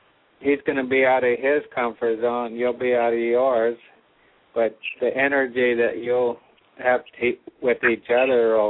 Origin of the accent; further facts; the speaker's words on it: Salt Lake City, Utah, United States; We're from Salt Lake City, Utah.